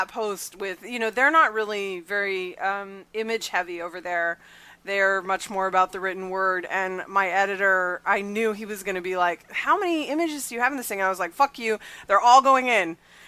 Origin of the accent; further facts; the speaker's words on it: California, United States; now in New York, United States; I'm from New York. Well, or I live in New York, rather. I'm actually from California